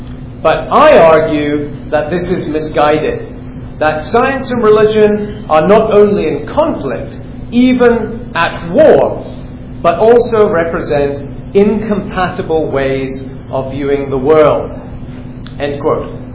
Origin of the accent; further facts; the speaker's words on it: Scotland, United Kingdom; I come from Scotland, part of Great Britain.